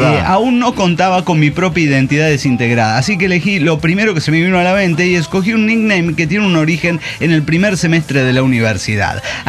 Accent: Mexico City, Mexico; del DF mexicano.

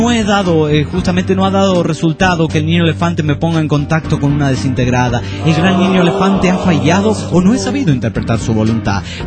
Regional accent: Colombia; now in Ecuador; Una aclaración, soy colombiano, pero vivo en este maravilloso país llamado Ecuador.

